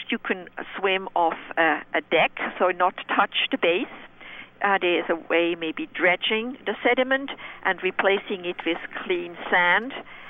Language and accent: English; Switzerland; So this is a big movement in Europe, and that's where I'm from. I'm from Switzerland. I used to swim in rivers all the time.